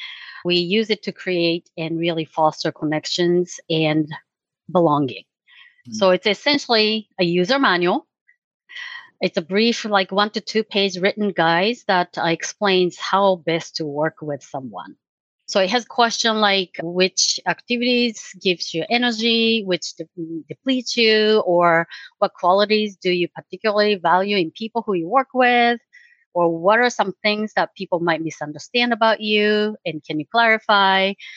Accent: Japan; moved away as an adult; now in Florida, United States; I was born and raised in Japan, but came to the United States when I was 25 years old and never left. I live in Florida

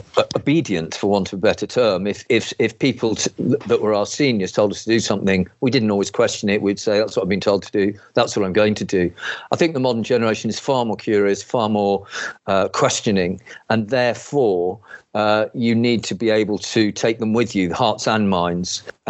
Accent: Cambridge, East of England, United Kingdom; when I was born and bred in Cambridge, and when I went to school in Cambridge, I found myself in leadership roles there

